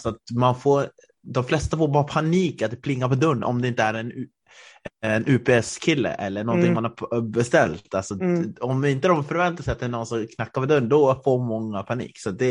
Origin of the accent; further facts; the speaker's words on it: Norrland, Sweden; när jag pratar med vissa så säger de att de hör direkt att jag är från Norrland.